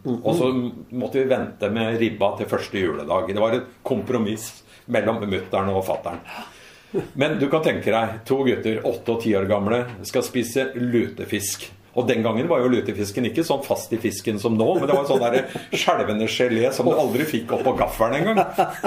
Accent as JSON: {"language": "Norwegian", "town": "Lørenskog", "region": "Akershus", "country": "Norway", "tie": "born or raised there", "said": "Nei, jeg har vel fra oppveksten på Solheim, på Lørenskog, så i vår lille blokkleilighet"}